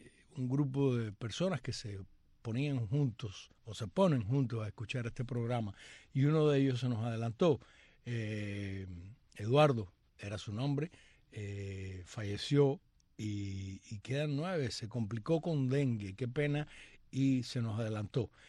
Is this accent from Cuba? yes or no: yes; Cuba; Soy una cubana del bien y no para el mal.